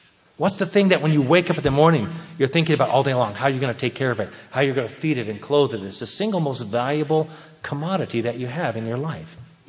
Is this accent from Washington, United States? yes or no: yes; Seattle, Washington, United States; I'm from Seattle area, a little partial to that.